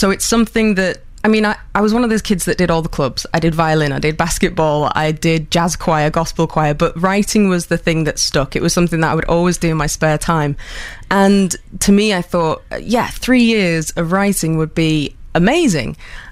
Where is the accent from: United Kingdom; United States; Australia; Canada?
United Kingdom; Hull, Yorkshire and the Humber; I was born in Hull and grew up in the villages outside of Hull, and I'm very fond of it.